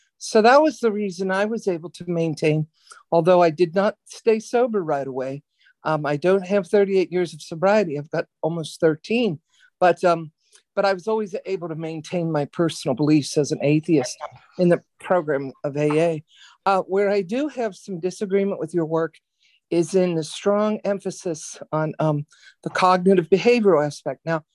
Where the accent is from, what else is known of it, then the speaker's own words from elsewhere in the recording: Cincinnati, Ohio, United States; I'm from Cincinnati.